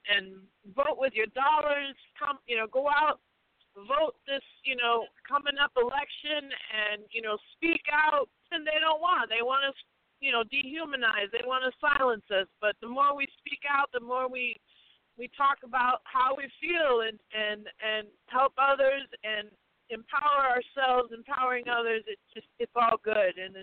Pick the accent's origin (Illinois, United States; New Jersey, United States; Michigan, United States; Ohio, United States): Michigan, United States; Southfield; born there; And, you know, I'm born in Detroit, so we have that in common. I was born in Southfield, so I know what's going on in Detroit.